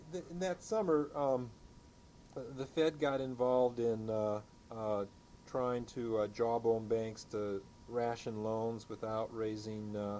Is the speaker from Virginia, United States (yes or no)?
yes; Virginia, United States; I'm from Virginia.